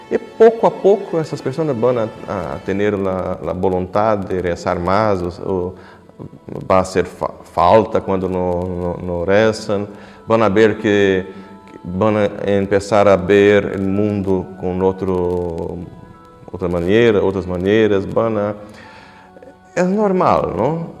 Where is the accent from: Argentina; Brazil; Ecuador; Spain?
Brazil; Spanish is a second language; moved away as an adult; now in Rome, Italy; soy brasileño. Hace 5 años que llegué a Roma.